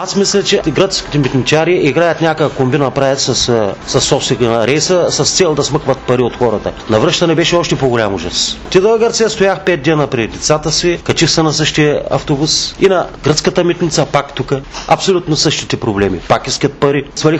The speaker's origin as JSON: {"language": "Bulgarian", "town": "Haskovo", "region": "Haskovo Province", "country": "Bulgaria", "said": "От Хасково съм … на 56 години музикант съм."}